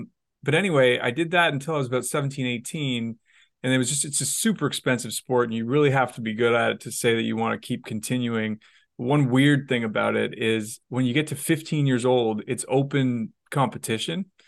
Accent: Toronto, Ontario, Canada; For him, it was like going up to the lakes north of Toronto, where we grew up. I'm from Toronto, Canada originally.

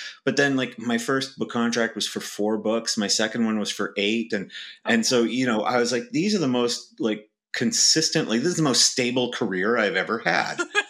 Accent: Vancouver, British Columbia, Canada; I'm from Canada, Vancouver specifically.

